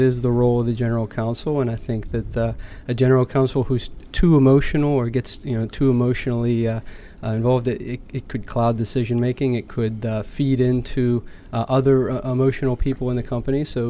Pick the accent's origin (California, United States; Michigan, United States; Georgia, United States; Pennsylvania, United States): Pennsylvania, United States; Pittsburgh; I'm from Pittsburgh, Pennsylvania.